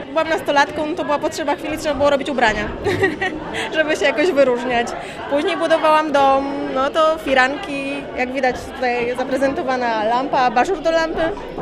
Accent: Juszkowo, Pomeranian Voivodeship, Poland; Juszkowo, to jest bardzo niedaleko.

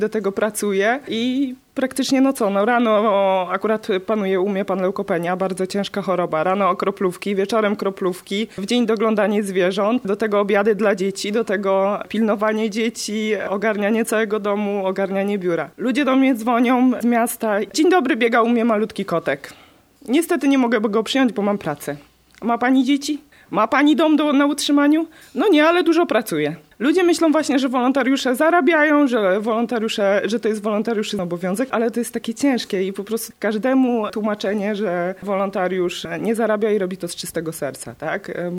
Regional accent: Dzierzgoń, Pomeranian Voivodeship, Poland; pochodzę z Dzierzgonia, prowadzę dom tymczasowy dla kotów.

